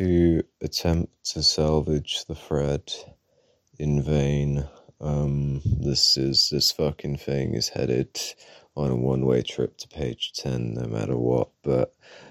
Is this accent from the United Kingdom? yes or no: yes; United Kingdom; are always the ones who bully me the hardest for being British.